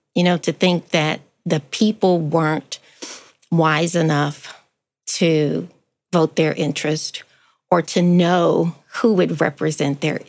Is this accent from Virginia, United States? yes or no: no; Baton Rouge, Louisiana, United States; Baton Rouge, Louisiana.